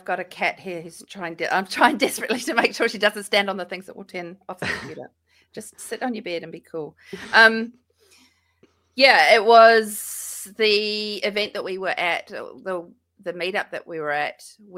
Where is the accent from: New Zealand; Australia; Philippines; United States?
New Zealand; Now, I grew up in New Zealand.